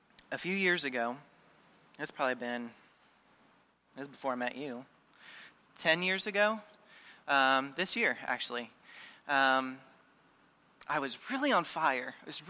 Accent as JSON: {"language": "English", "town": "Parkersburg", "region": "West Virginia", "country": "United States", "tie": "born or raised there", "said": "I grew up here in Parkersburg."}